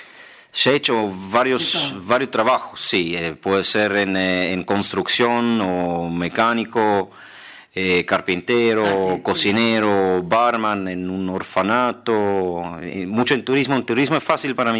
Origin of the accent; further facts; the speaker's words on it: Switzerland; moved away; Es muy parecido a mi pueblo en Suiza también.